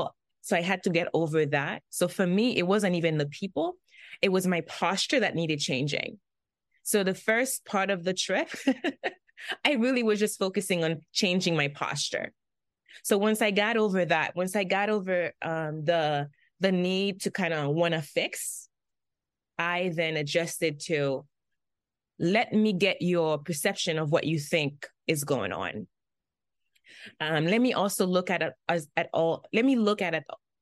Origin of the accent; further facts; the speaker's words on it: Haiti; now in United States; while I am from Haiti, I also had been living in the U.S. for many years. So I was American in a lot of ways. And I embrace that. I embrace my American-ness.